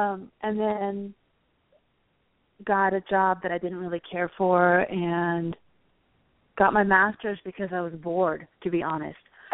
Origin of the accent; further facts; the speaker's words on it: Vermont, United States; Well, I grew up in Vermont, and it's kind of there's a lot of hippies up there.